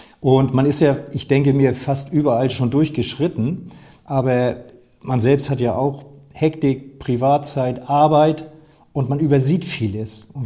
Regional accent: Plön, Schleswig-Holstein, Germany; ich bin hier in Plön groß geworden. Ich bin hier in Plön, ja, aufgewachsen.

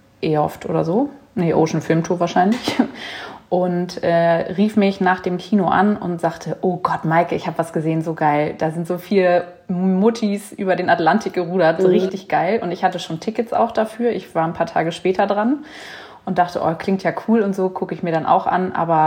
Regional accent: Hamburg, Germany; born there; 33 Jahre, geboren in Hamburg

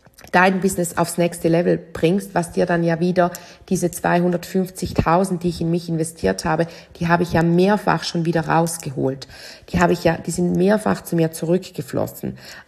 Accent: Switzerland; Das ist das Gleiche mit bei uns in der Schweiz, ist man ja ab 100.000 mehrwertsteuerpflichtig.

